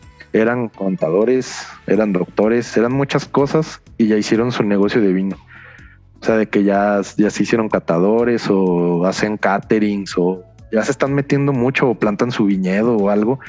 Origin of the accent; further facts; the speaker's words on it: Aguascalientes, Mexico; sí me costó un poco de trabajo salirme de Aguascalientes e irme a otros estados a estudiar cosas. Y si veo la oportunidad de llevárselo a mi tierra